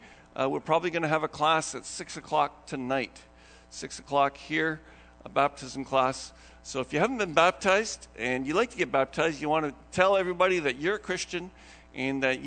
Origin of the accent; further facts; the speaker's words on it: Canada; we live in Canada. I'm a Canadian.